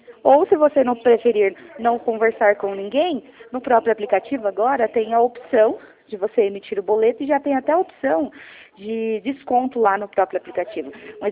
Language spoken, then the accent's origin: Portuguese; Jundiaí, São Paulo, Brazil